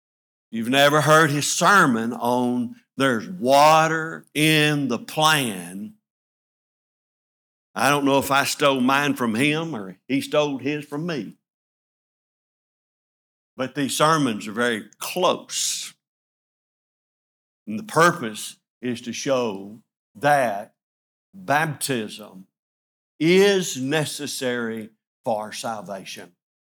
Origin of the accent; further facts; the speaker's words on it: Adamsville, Alabama, United States; I remember as a child growing up in Adamsville, Alabama, and one day there was in our little community a situation that arose